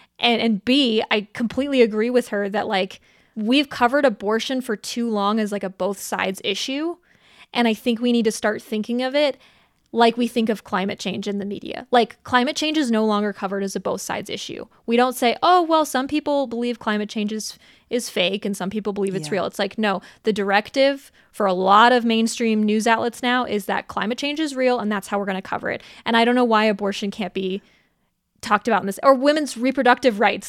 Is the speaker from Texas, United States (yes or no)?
no; Colorado Springs, Colorado, United States; Colorado Springs is my hometown. I remember that day all too well.